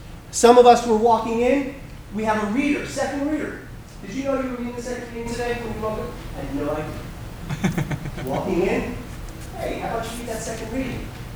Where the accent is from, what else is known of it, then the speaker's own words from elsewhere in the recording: New Jersey, United States; born and raised in New Jersey, I come from a very traditional Italian family.